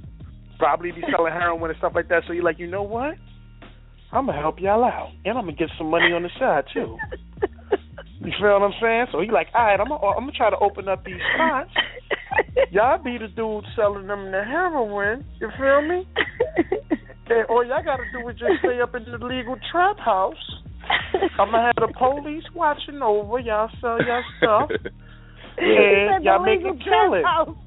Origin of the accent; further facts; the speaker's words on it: Harlem, New York, United States; from Harlem.